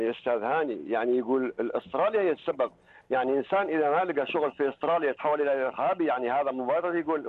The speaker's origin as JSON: {"language": "Arabic", "country": "Iraq", "said": "انا هسه عراقي في هالاوضاع الموجود بالعراق"}